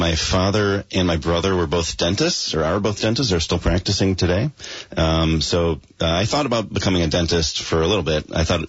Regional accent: West Bloomfield, Michigan, United States; I grew up in Michigan, southeast Michigan, Detroit suburbs, and a town called West Bloomfield, Michigan, and grew up there with an older brother, older sister, and a lot of my family members still live there.

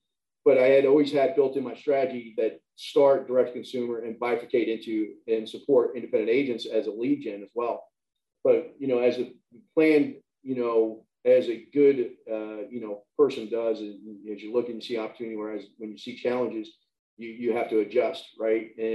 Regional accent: Melbourne, Florida, United States; Well, first of all, I grew up here. I grew up in Melbourne.

